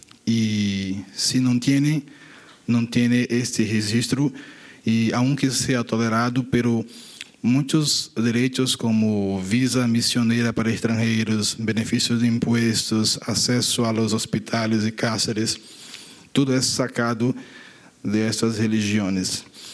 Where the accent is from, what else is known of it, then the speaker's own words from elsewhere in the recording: Brazil; Spanish is a second language; Yo soy de Brasil